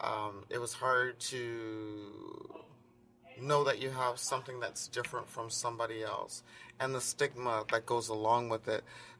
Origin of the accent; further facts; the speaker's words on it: Ontario, Canada; Well, I'm almost 60. I'll be 60 next year. So I grew up here in the Riverdale Regent Park community